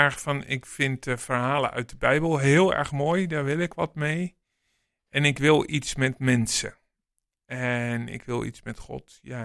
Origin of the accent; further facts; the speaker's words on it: 's-Gravenzande, South Holland, Netherlands; also born or lived in Delft; now in Leiden, Netherlands; ben ik geboren in het ziekenhuis van Delft. Wat er nu niet meer staat. Maar ik ben opgegroeid in het Westland. In Schravenzanden, het Brede Dorp. En daar tot mijn 20ste blijven wonen.